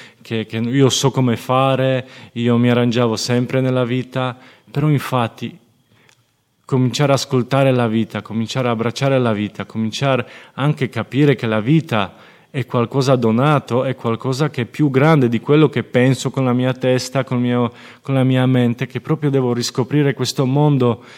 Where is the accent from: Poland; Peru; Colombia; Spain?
Poland; Italian is a second language; di origine sono polacco, è così